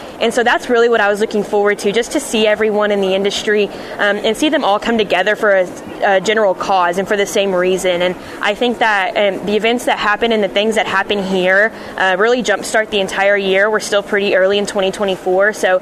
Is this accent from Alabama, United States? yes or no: no; Stephenville, Texas, United States; I'm from Stephenville.